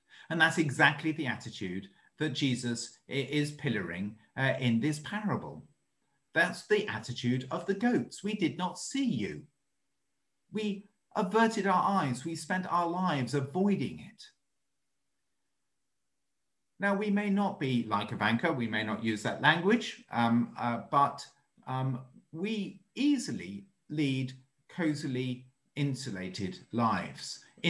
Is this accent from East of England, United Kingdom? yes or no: yes; King's Lynn, East of England, United Kingdom; So I grew up near King's Lynn.